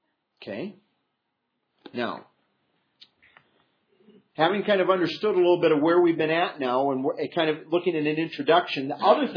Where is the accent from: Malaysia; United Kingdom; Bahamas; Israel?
United Kingdom; England; it seems tedious sometimes for us as English people